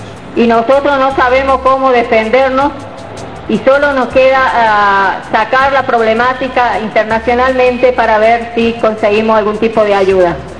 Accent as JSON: {"language": "Spanish", "region": "Córdoba", "country": "Argentina", "said": "soy de Córdoba, Argentina. Vengo de un barrio contaminado, un barrio que hace 3 semanas ha sido declarado inhabitable."}